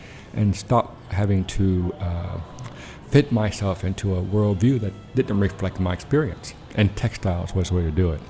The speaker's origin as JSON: {"language": "English", "region": "the South", "country": "United States", "tie": "born or raised there", "said": "I was growing up in the Jim Crow South in the 1960s, black and queer"}